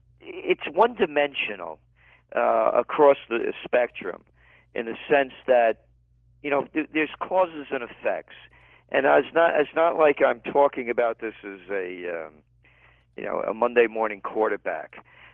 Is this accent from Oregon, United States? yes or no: no; New York City, New York, United States; being a New Yorker all my life, you know, watching this, it's quite strange to see the impact.